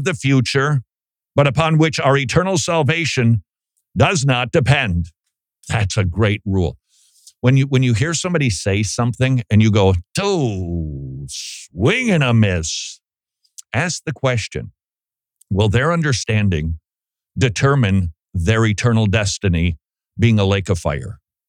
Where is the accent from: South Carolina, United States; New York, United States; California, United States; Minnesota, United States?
Minnesota, United States; moved away; When we moved from Minnesota to the South, people told us, get ready for football culture. You can't imagine it till you get here. And when you do, it's like, woofta, because you still have remnants of Minnesota ingrained into you.